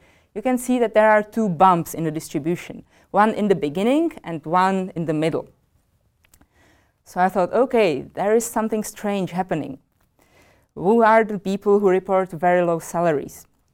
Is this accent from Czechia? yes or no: yes; Czechia; English is a second language; I am actually from the Czech Republic